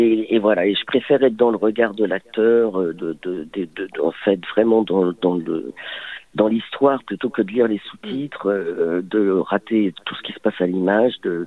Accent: Pantin, Île-de-France, France; je suis une petite pontinoise, hein. Moi, je suis née à Pantin, dans le 9-3.

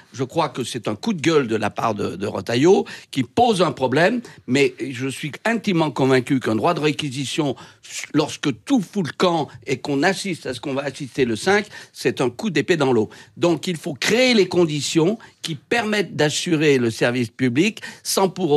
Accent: France

